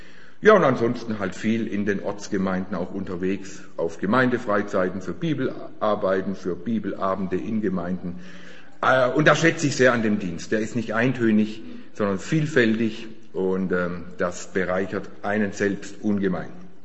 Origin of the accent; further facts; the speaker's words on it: Baden-Württemberg, Germany; Ja, vielleicht liegt es dran an der schwäbischen Prägung, die ich habe. Ich bin im Schwabenland geboren und lebe da schon immer, muss aber betonen, mein Blutinneres ist urbadisch, das ist stammbaumäßig bewiesen, ja. Also mein Blut ist noch rein badisch.